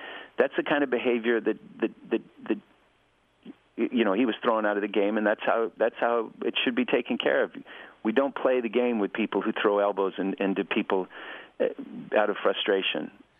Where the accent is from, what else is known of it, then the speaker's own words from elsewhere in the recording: Utah, United States; I grew up in Utah, and the education that I was receiving at that time was filled with fear of the yellow